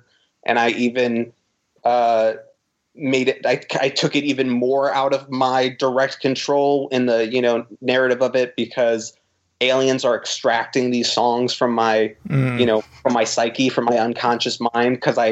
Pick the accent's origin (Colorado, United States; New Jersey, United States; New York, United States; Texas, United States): New York, United States; I grew up in Westchester, which is a suburb outside of Manhattan and New York City.